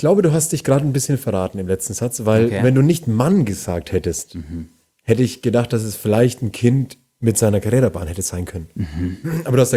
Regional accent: Bavaria, Germany; Ich komme aus Landkreis Fürth

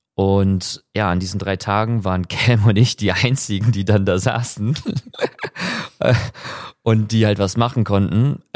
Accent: Münster, North Rhine-Westphalia, Germany; Ich habe lange Zeit in Münster gelebt, ich komme aus der Ecke, ich habe da studiert

